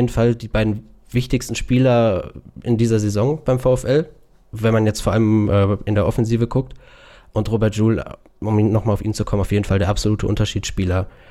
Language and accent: German; Bochum, North Rhine-Westphalia, Germany; als Bochumer guckt man natürlich mit einer Fanbrille drauf